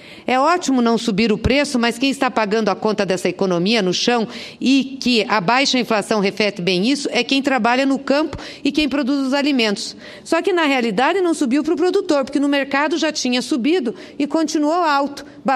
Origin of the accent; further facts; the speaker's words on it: Paraná, Brazil; Lá no meu estado, no estado do Paraná